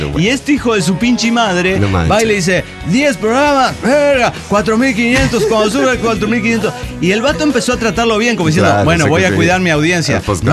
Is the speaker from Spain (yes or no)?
no; Xalapa, Veracruz, Mexico; soy de Jalapa, Veracruz, nativa, veracruzana. Estaba en Aguascalientes por cuestiones académicas.